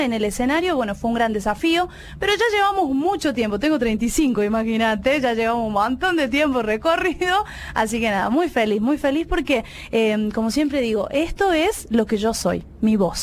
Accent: San Fernando del Valle de Catamarca, Catamarca, Argentina; also born or lived in São Gil; yo nací en ese pueblo y de muy chiquitita ya me mudé a San Fernando del Valle de Catamarca, que es la capital, ¿no? Y bueno, y desde ahí que estamos viviendo actualmente todavía en Catamarca

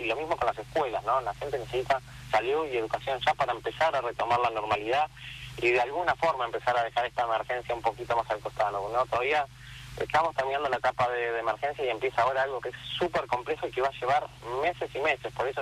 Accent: La Plata, Buenos Aires Province, Argentina; soy platense, ¿no? Entonces yo viví esto en primera persona hace un poquito más de 10 años.

